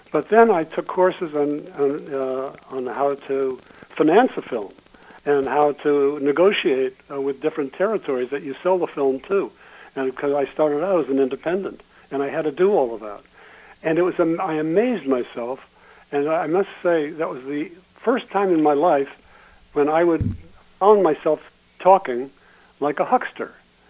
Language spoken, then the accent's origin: English; Ohio, United States; I grew up in Ohio without, you know, the parents who worked very hard